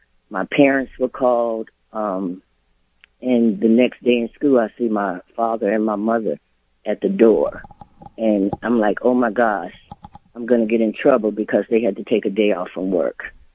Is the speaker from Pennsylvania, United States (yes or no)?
no; Louisville, Kentucky, United States; I grew up in Louisville, Kentucky, during the 60s and 70s, and in a very tight knit family.